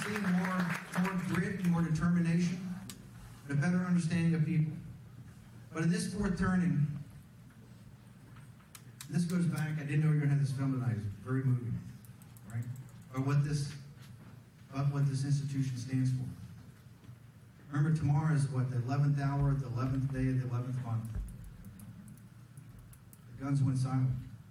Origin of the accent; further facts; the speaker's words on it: Virginia, United States; And if you want to see how radically different we're going to be, I'm from Virginia.